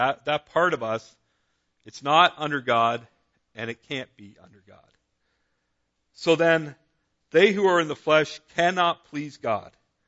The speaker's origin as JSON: {"language": "English", "town": "Dunnville", "region": "Ontario", "country": "Canada", "tie": "born there", "said": "and I was born in Dunnville. I like a good rumble."}